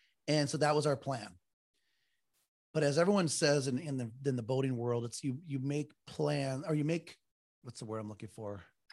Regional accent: Minneapolis, Minnesota, United States; when I was a kid, growing up in Minneapolis, Minnesota area, we grew up very poor.

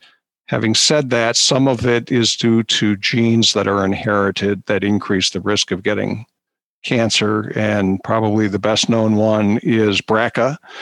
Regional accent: Philadelphia, Pennsylvania, United States; So I grew up in suburban Philadelphia.

